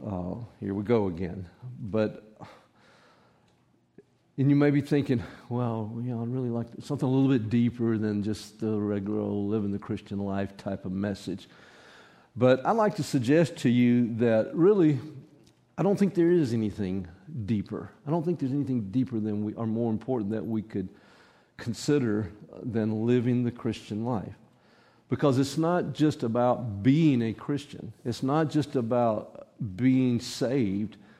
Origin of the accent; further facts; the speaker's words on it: Selma, Alabama, United States; Some of you know that my home, I grew up in Selma, Alabama.